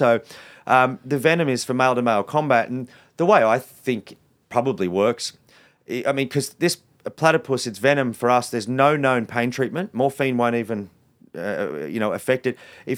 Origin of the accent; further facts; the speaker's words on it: Sydney, New South Wales, Australia; I grew up in Western Sydney, you know, 40 kilometres from where we are right now in Greystanes. And so you wouldn't exactly say I grew up in the wildest place.